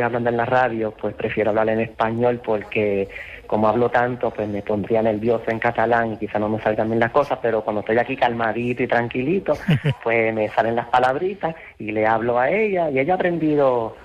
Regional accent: Puerto Rico; born there; Pues yo nací en Puerto Rico porque mi madre emigró aquí en los años 60 con mis abuelos, los padres de ella y todos mis tíos. Entonces aquí mi madre conoció a mi padre y entonces pues se unieron y nací yo. Lo que pasa es que mi abuelo materno era de aquí de Puerto Rico

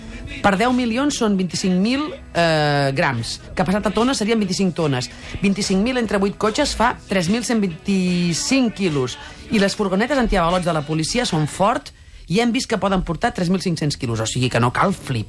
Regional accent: Catalonia, Spain; Som catalans, per favor, ens apuntem a les manis

